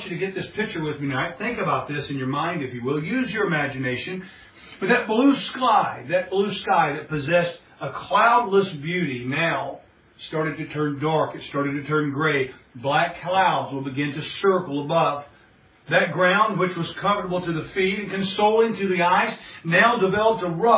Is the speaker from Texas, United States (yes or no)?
no; Florida, United States; I grew up in Southwest Florida, and we had these things called sand spurs.